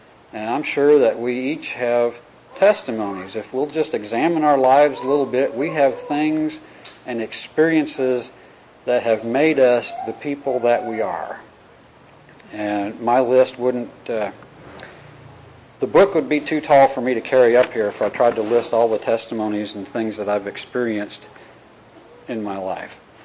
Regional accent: Wisconsin, United States; And I've seen lots of driven snow. I grew up in Wisconsin. It's pretty white.

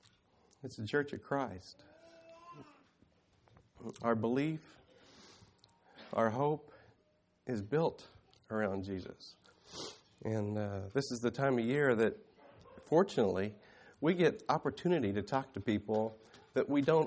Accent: Independence, Missouri, United States; moved away as an adult; For those of you who don't know me, I grew up in Independence, Missouri, until I was about the age of 41, and then I moved off to Ohio and been living out there since.

